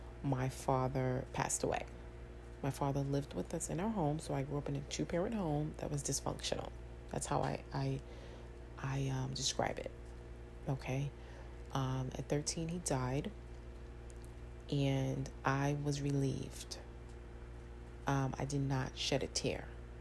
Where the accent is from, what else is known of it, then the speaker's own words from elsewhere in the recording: New York, United States; So I grew up in Harlem. I grew up in Harlem, and from about, I was born in 85. So I was born into the crack epidemic.